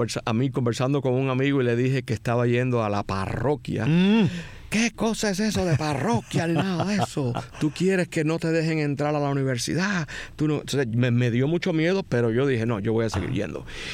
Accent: Jaimanitas, Havana, Cuba; yo nací en un pueblo que está en el municipio Playa, que se llama Jaimanitas.

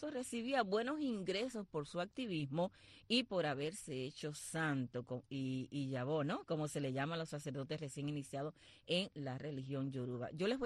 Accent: Cuba; now in United States; Llevamos a Cuba en el corazón. Somos cubanos y somos ciudadanos americanos.

